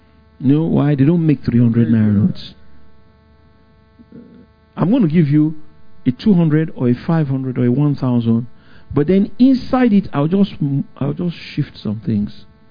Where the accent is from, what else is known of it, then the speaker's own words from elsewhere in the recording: England, United Kingdom; thank God I came from England